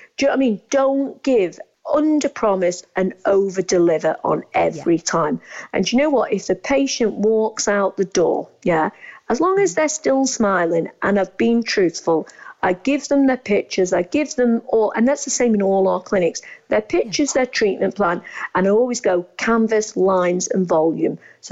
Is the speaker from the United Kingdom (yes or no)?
yes; United Kingdom; we wouldn't as British dentists perform some of the procedures that they have in Turkey.